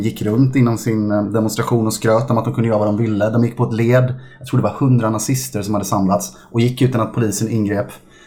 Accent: Gothenburg, Västra Götaland County, Sweden; Alltså den här, jag är från Göteborg.

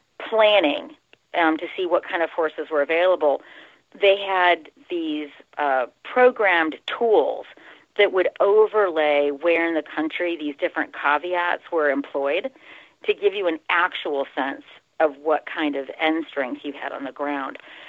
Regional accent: United States; And, you know, as an American, I grew up on the Wile E. Coyote and Roadrunner cartoons.

